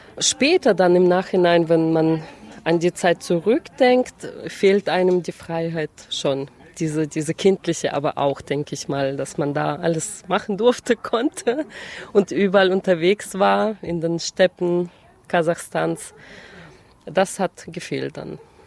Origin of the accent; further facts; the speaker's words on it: Kippenheim, Baden-Württemberg, Germany; Wir sind 91 hierher gekommen. Ich war noch ein Kind, bin hier aufgewachsen. Kippenheim-Weiler ist meine Heimat, mehr oder weniger.